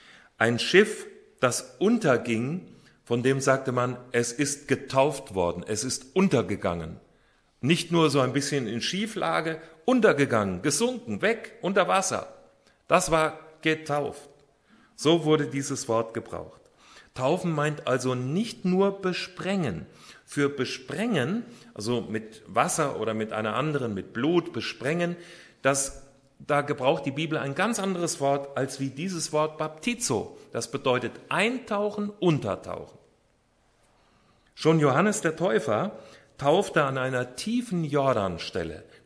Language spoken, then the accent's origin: German; Hesse, Germany; Ich komme aus Hessen, aus der Nähe von Kassel. Da bin ich geboren und aufgewachsen.